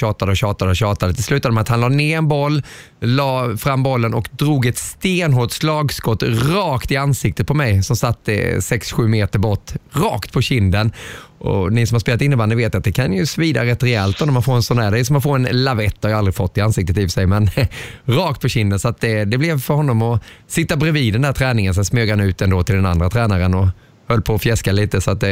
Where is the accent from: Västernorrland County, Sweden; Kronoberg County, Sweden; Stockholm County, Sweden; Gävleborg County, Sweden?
Kronoberg County, Sweden; Växjö; Vi är ju från Växjö.